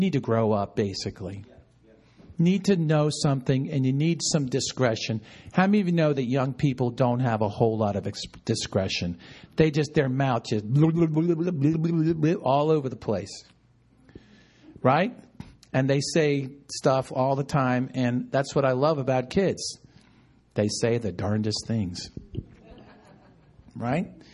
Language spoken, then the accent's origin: English; New York, United States; I have to watch it because I grew up in New York, and one of my favorite comedians was Don Rickles, right?